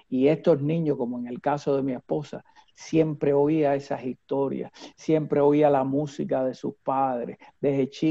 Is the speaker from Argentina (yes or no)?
no; Cuba; now in United States; como ya somos más americanos que cubanos, aunque Cuba sigue siendo nuestra patria y sigue viviendo en nuestro corazón.